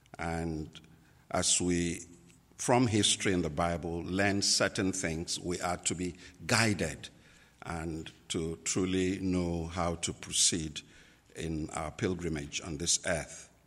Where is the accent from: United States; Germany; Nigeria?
Nigeria; first language Igbo; English is a second language; In my native language, Igbo, which is part of the 250 language groups we have in Nigeria, I want to say, Unemena, Daalunu.